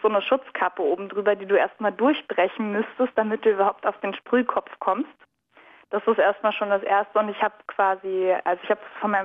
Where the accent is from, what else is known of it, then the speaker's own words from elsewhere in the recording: Berlin, Germany; Mein Papa wohnt im Wedding und aufgewachsen bin ich in Oberschöneweide, dem so verschriebenen Nazi-Bezirk.